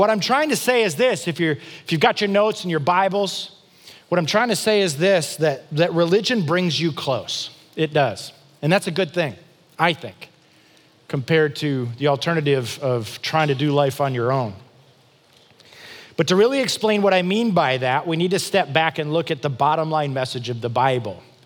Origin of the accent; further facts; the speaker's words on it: Michigan, United States; I mean, I was from Michigan. I got to go to Florida.